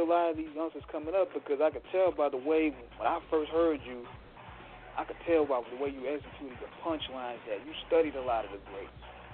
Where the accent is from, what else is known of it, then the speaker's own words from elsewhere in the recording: North Carolina, United States; born there; Because I was born in Wake Med too, brother.